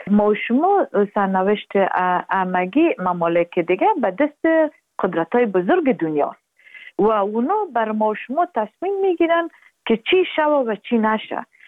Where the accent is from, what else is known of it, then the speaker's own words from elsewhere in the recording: Afghanistan; اگر کل ما فقط تمام موضوعات فراموش کنیم و بگویم که امه ما افغان هستیم، این کلانترین مشکل ماست